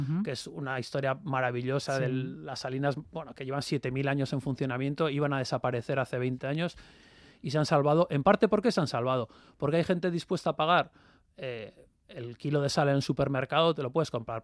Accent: Basque Country, Spain; yo vengo del País Vasco.

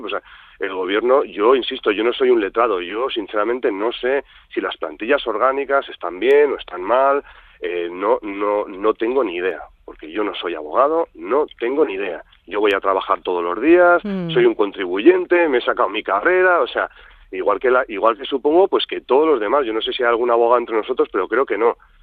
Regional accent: Madrid, Community of Madrid, Spain; moved away as an adult; Yo soy una persona que vino de Madrid hace 12 años y soy un euskaldún de Madrid. Tengo una hija con la que hablo, bueno, ella habla poco, pero a la que yo le hablo en euskera

